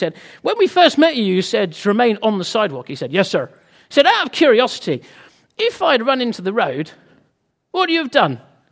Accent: United Kingdom; because we're British, we do what we're told.

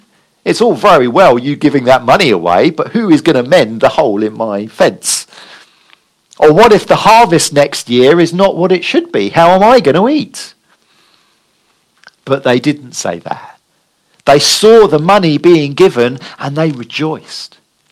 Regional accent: United Kingdom; We're very British and private about our giving, aren't we?

